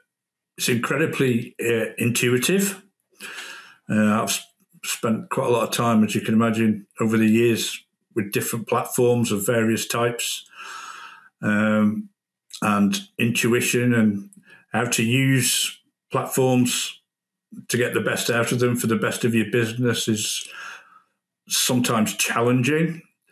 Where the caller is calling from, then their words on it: England, United Kingdom; No, definitely not an Arkansas accent. No, I'm joining you from the UK, pretty centrally based. Not, 50 minutes southwest of Manchester, 50 minutes south of Liverpool.